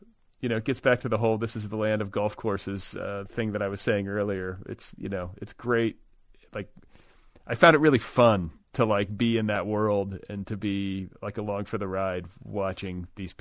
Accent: Wisconsin, United States; Yeah, there was a girl the town that I was raised in Wisconsin, it was right after we left.

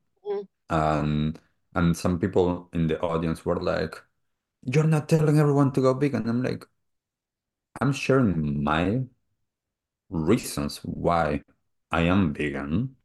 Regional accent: Argentina; I grew up in Argentina as a typical kid in the city.

